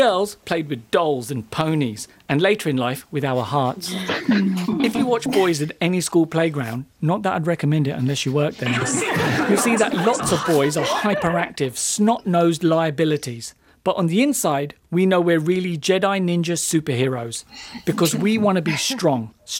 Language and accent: English; Kenya; born there; I'm a Kenyan-born, ethnically Indian, British Muslim.